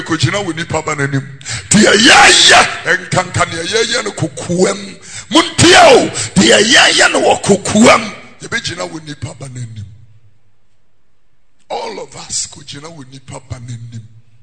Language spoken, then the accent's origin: English; Abeka, Greater Accra, Ghana; English is a second language; also born or lived in Tesano; I was born here in Tesano. I was born not too far from this church and I grew up in Fadama in Abeka.